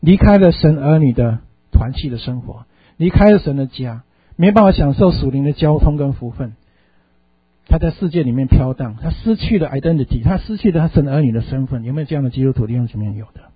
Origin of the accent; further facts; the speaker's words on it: China; 我们中国人讲祸罪于天